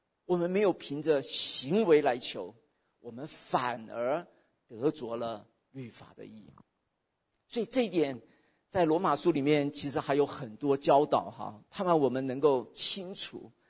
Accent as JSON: {"language": "Chinese", "country": "China", "lives_now": "United States", "said": "我们中国人有时候也有很深的骄傲哈。我们来到美国不管多少年了啊"}